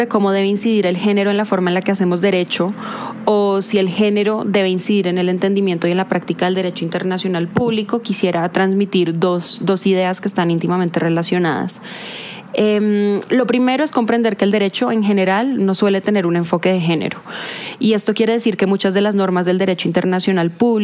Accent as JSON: {"language": "Spanish", "country": "Colombia", "said": "soy colombiana"}